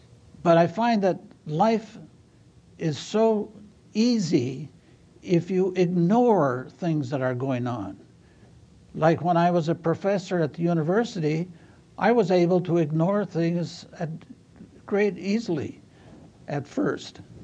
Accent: Michigan, United States; I came from Upper Michigan, 500 miles north of Detroit, closer to Canada than to the United States, in a little village where the biggest city was more than 100 miles away.

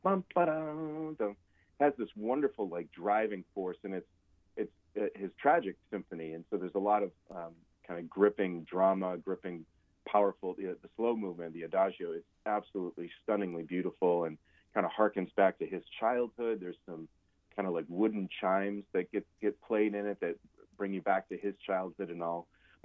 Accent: Syracuse, New York, United States; I lived at home for a couple years during college, and since I grew up in Syracuse and I went to the university

